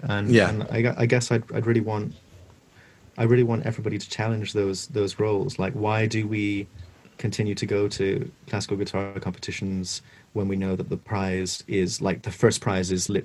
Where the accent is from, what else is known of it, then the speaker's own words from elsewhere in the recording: Scotland, United Kingdom; when I was growing up in Scotland, I went to, like, essentially these boarding schools